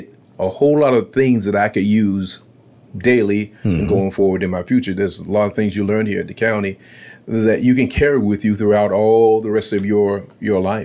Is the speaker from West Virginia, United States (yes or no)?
no; Rock Hill, South Carolina, United States; Well, so I'm a native of this area. I'm from Rock Hill.